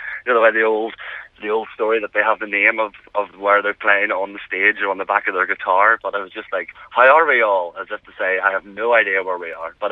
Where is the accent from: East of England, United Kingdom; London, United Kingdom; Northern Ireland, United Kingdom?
Northern Ireland, United Kingdom; Bangor; the last time I saw them was here, obviously my hometown, so that was really special.